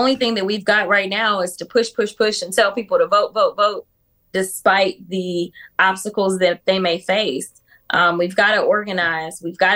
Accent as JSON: {"language": "English", "region": "Texas", "country": "United States", "said": "especially being a Texan and a woman"}